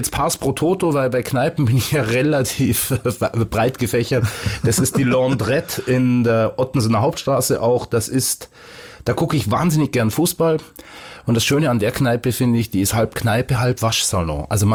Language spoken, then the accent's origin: German; Bavaria, Germany; now in Hamburg, Germany; Nein, das ist mein Zuhause jetzt. Ich weiß nicht, ob. Also, es ist nicht meine Heimat. Meine Heimat ist Bayern.